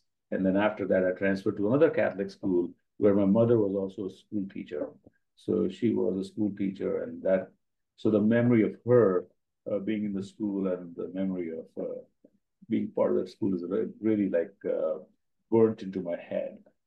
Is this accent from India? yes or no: yes; Amritsar, Punjab, India; born there; So I was born in Amritsar, which is one of the cities in Punjab. But I never lived there